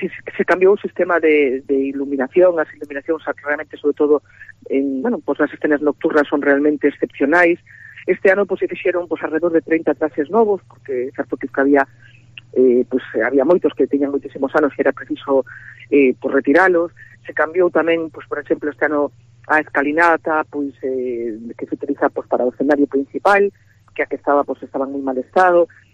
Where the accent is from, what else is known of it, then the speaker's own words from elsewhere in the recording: Paradela, Galicia, Spain; eu son veciña de Paradela e recordo a Semana Santa desde que era nena.